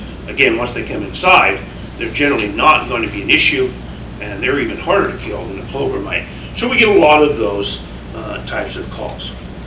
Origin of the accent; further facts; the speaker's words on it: Fairbanks, Alaska, United States; When I was a kid, growing up in Fairbanks, my dad was a plumber by trade.